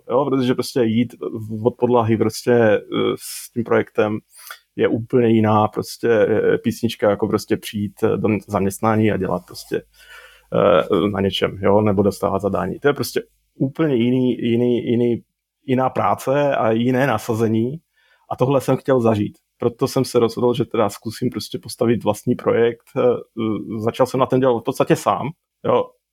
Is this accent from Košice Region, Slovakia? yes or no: yes; Košice, Košice Region, Slovakia; now in Prague, Czechia; Já jsem teda z Košic, ale 20 let žiju v Praze